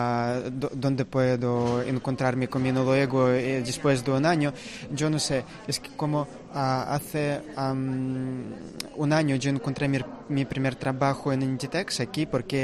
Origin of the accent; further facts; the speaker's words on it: Russia; Spanish is a second language; now in Santiago de Compostela, Spain; Hace 2 años, un poco más de 2 años, yo llegué con mi pareja de Rusia por aquí, en España.